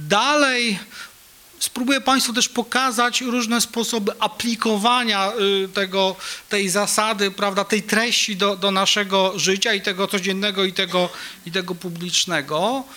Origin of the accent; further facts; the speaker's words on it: Legionowo, Masovian Voivodeship, Poland; przybywam z Legionowa, to jest moja mała ojczyzna, tam się moje dzieci urodziły, to jest mój świat, z którego jestem dumny